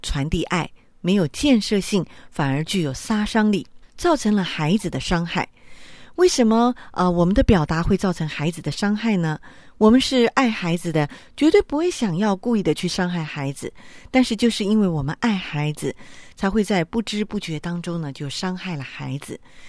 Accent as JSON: {"language": "Chinese", "country": "China", "said": "我们中国人啊，最不喜欢夸奖孩子了"}